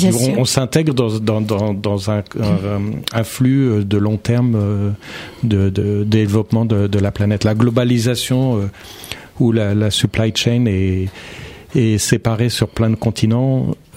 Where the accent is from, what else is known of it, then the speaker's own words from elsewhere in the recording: Île-de-France, France; après avoir été parti pendant plusieurs années à l'étranger, de revenir dans le Val d'Oise. C'est là où j'ai grandi.